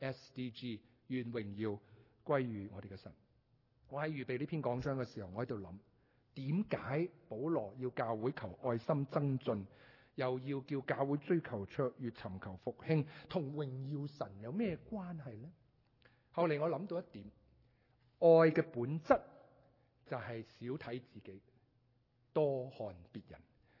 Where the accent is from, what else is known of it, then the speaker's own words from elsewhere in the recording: Hong Kong; 我们香港人叫穆罕默阿里做牙刷拳王